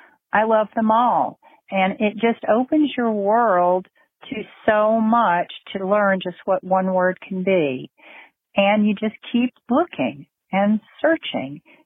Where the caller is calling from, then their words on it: Arizona, United States; I'm calling from Arizona.